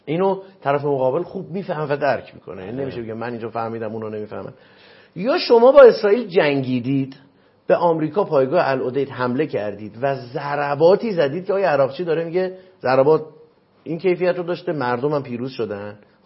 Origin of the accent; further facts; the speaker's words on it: Iran; به عنوان یه ایرانی دارم میگم دیگه